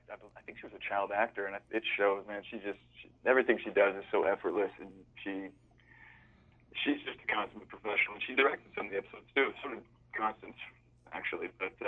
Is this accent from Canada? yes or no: yes; Alberta, Canada; I'm from Alberta, which is more or less the Texas of Canada.